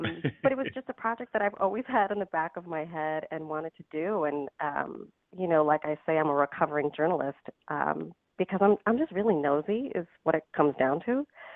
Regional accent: Puerto Rico; I'm Puerto Rican. My parents were born and raised in Puerto Rico. I'm the youngest of four siblings, and my culture is incredibly important to me.

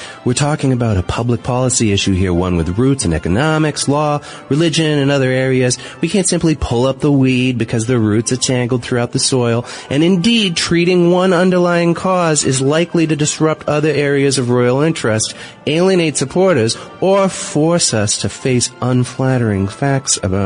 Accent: New England, United States; accent: New England; I'm from New England originally, most people probably don't notice that because I tried not to affect my accent on the air.

